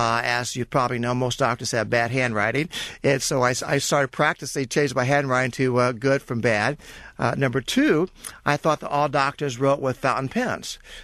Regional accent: Kokomo, Indiana, United States; Yes, I grew up in Kokomo, Indiana. It's a small town, about 50,000. And my father was a milkman.

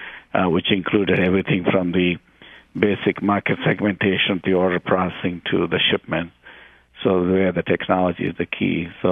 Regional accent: South India, India; I grew up in South India

